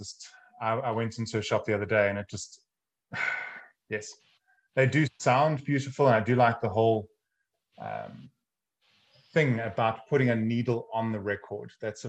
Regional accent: South Africa; I'm from South Africa.

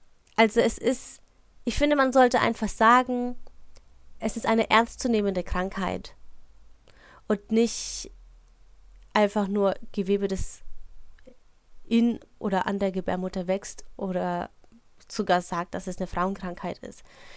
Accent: Schweinfurt, Bavaria, Germany; moved away; in Schweinfurt, wo ich herkomme, wo ich geboren und aufgewachsen bin. Und dann bin ich umgezogen

